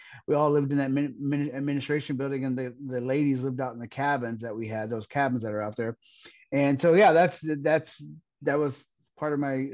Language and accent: English; Oklahoma, United States; Well, I'm originally from Oklahoma, and I was born in Oklahoma and was raised there.